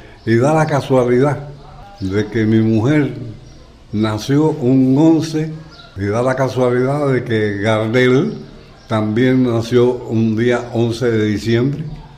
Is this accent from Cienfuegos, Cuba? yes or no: yes; Roa, Cienfuegos, Cuba; Yo no quería dejar el terruño. Yo nací, me crié y me retiré en Roa.